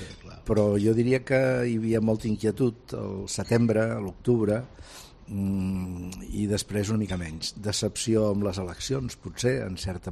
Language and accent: Catalan; Barcelona, Catalonia, Spain; born there; jo he nascut a Barcelona.